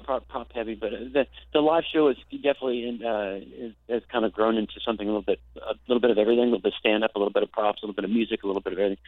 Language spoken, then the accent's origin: English; Florida, United States; I started doing comedy over in that area, born and raised in Florida, and I started doing comedy down south.